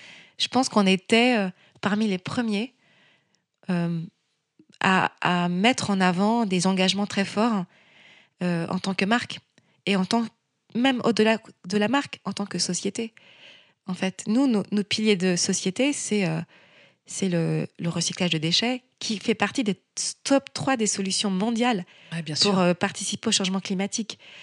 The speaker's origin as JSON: {"language": "French", "region": "Caribbean", "country": "France", "said": "Moi, je suis ultramarine. Je suis française dans les Caraïbes. Je suis française dans les Amériques."}